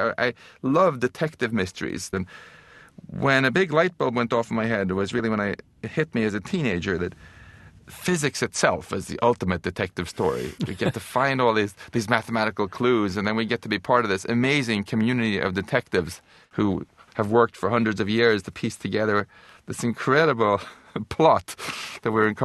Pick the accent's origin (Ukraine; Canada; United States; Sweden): Sweden; Stockholm, Stockholm County; English is a second language; my hometown of Stockholm.